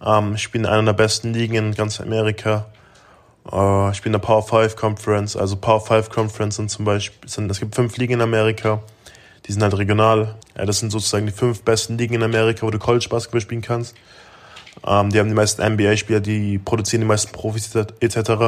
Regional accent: Germany; accent: German; Nee, ich bin sozusagen der Deutsche. Meine Teammates sind aber voll nett. Die machen natürlich immer meinen deutschen Akzent machen sich ein bisschen über meinen deutschen Akzent lustig

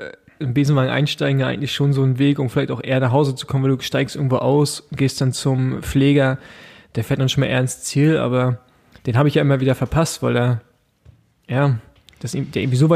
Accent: East Germany, Germany; Ey, ich bin Ossi, Mann.

